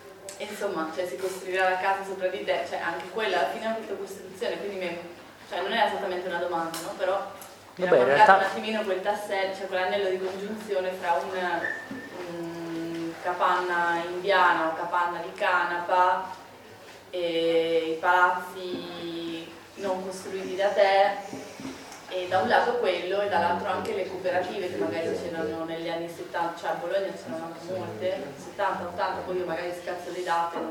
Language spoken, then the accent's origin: Italian; Spain; io vabbè non sono italiana ma sono spagnola